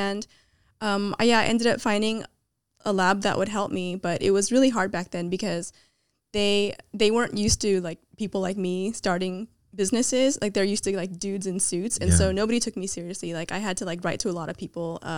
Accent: Milpitas, California, United States; I grew up in Milpitas, which was a really small town.

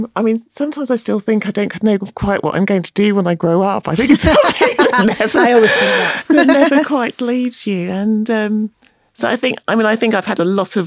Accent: London, United Kingdom; I used to watch the boat race with my dad because I grew up in East London, so Cambridge was closer.

